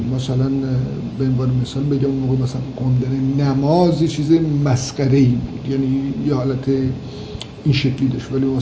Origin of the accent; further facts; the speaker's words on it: North, Iran; born there; من متولد 1326 هستم، در شمال ایران به دنیا آمدم.